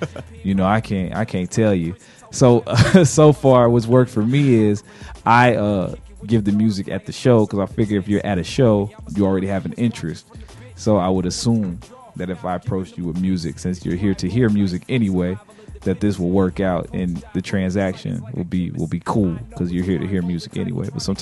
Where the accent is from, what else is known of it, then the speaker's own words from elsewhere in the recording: Topeka, Kansas, United States; I'm from Topeka